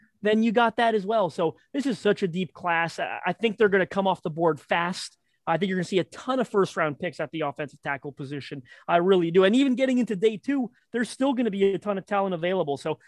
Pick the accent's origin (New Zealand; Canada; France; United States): Canada; my parents weren't born. I'm from Canada. My parents weren't born here.